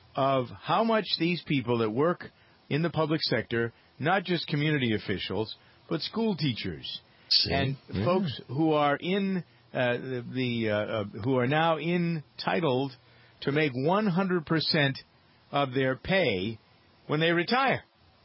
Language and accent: English; Framingham, Massachusetts, United States; I've just been reading some email from my hometown of Framingham, Massachusetts, where there's now a big scandal about how much money they're paying for school buses.